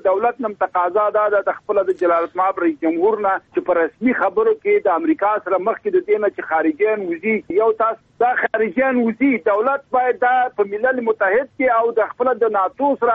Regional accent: Afghanistan; زه افغان یم، تجار یم، راغلی یم، جواز درم، تاله مالیه در کوم، محصول در کوم.

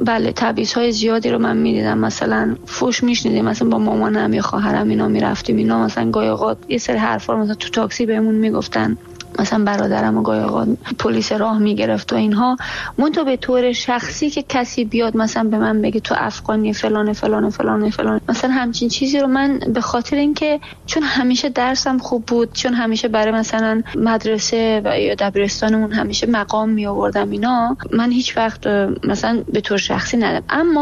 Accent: Iran; ماهایی که به هر حال نسل دوم مهاجرت بودیم، ماهایی که در ایران به دنیا آمدیم، ما ایران رو دوست داریم، زادگاه ماست

